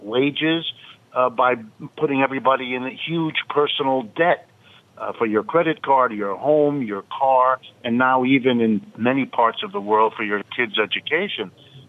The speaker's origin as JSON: {"language": "English", "country": "United States", "said": "and I worry to myself as an American, we are now becoming an outlier"}